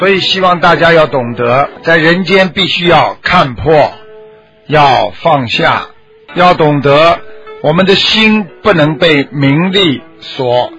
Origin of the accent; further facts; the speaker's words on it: China; 我们中国人说啊，讲孝道，讲礼节